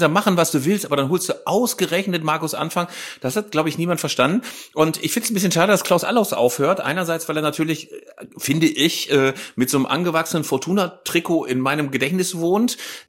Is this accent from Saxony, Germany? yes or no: no; Bavaria, Germany; born there; Wie gesagt, ich bin da ja in der Nähe geboren. Ich war sehr, sehr häufig im Rosenau-Stadion.